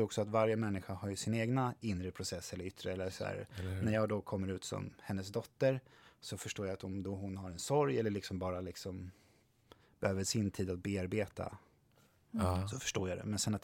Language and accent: Swedish; Stockholm, Stockholm County, Sweden; Jag är från Stockholm.